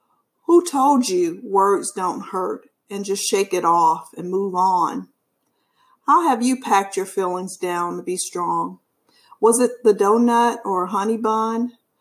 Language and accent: English; Alabama, United States; now in Houston, United States; I live in the Houston area. I'm originally from Alabama, a country girl at heart.